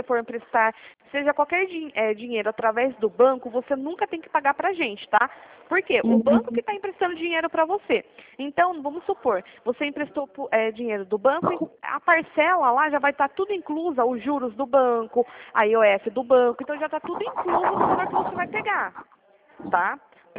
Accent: Piracicaba, São Paulo, Brazil; Eu sou aqui de São Paulo, Piracicaba.

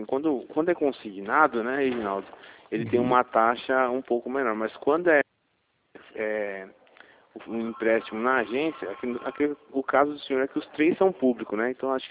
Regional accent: Hortolândia, São Paulo, Brazil; Eu sou aqui de Hortolândia

